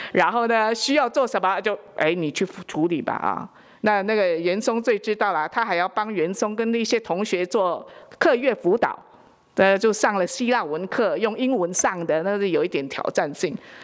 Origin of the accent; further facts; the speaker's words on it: Philippines; 而且呢，这个中文还是有限公司，因为不是台湾长大的嘛，我是菲律宾长大的，又不是一个神学家